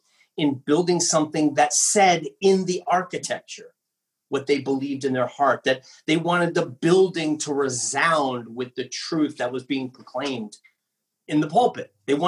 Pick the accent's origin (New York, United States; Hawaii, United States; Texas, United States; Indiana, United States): New York, United States; New York City; I'm a New Yorker, so I love the New York skyline, although it's changing. It's not the skyline of my youth.